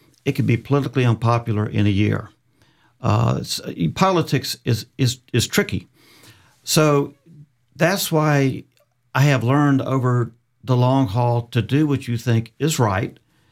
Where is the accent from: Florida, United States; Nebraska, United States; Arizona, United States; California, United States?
Florida, United States; Jacksonville; No, this is all about Jacksonville to me. I feel like I'm protecting my hometown, the hometown that I love, my family's loved, and my family before me has loved.